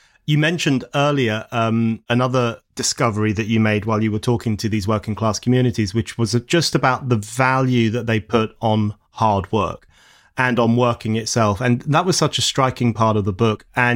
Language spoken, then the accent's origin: English; London, United Kingdom; And I thought that was so well put, because that's something that I've seen in the communities that I grew up in London